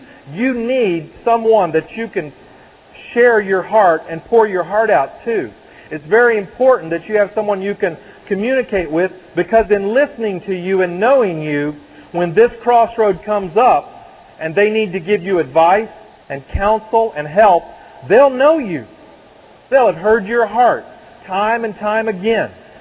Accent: the South, United States; I can't. I'm from the South. Y'all probably hadn't figured that out yet.

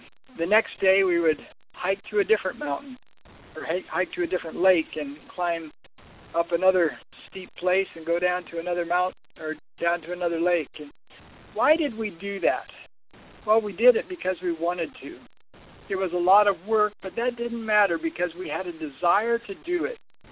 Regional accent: Washington, United States; now in Idaho, United States; I'm originally from out west, born and raised in Washington State, before moving then to Idaho and living there for 16 years.

